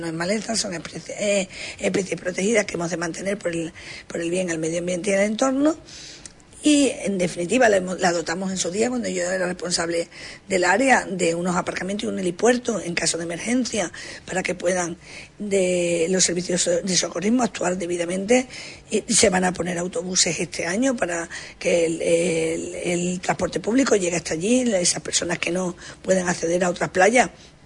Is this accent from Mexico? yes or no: no; Huelva, Andalusia, Spain; como somos onubenses, somos choqueros